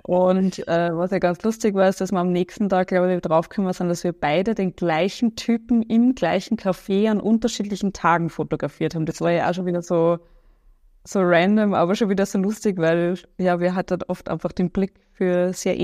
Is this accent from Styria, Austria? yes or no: no; Vienna, Austria; Ich bin ja ursprünglich aus Wien und meine Family lebt dort, bin dort einmal im Monat meistens.